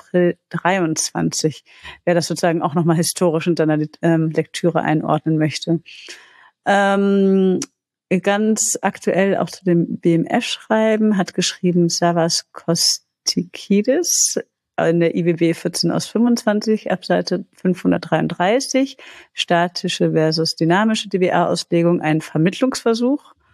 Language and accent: German; Rhineland, Germany; Ich mache mir wahrscheinlich gleich unbeliebt, wenn ich sage, auch als Rheinländer.